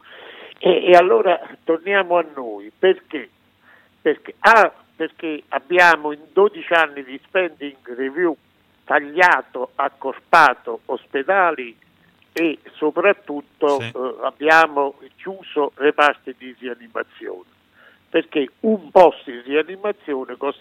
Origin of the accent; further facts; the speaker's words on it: Campania, Italy; io sono campano